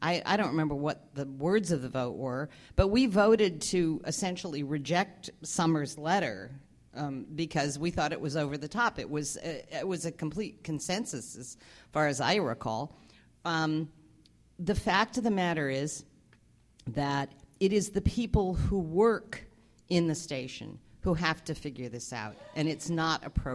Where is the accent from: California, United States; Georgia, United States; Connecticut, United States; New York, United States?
California, United States; Oakland; I grew up in North Oakland. When I moved there, it was an African American community.